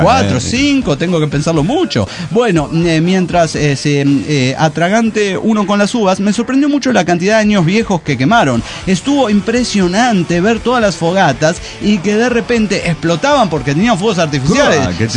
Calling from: Mexico City, Mexico; de Ciudad de México.

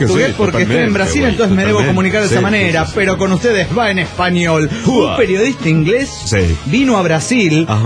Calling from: San Luis, Argentina; de San Luis, Argentina.

